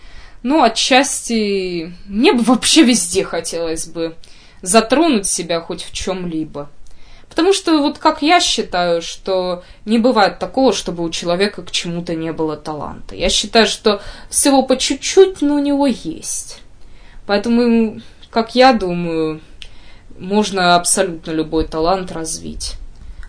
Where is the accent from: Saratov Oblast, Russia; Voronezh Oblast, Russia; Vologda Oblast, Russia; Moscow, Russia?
Voronezh Oblast, Russia; Rossosh; я бы хотела приехать к себе на малую родину, это город Россош Воронежской области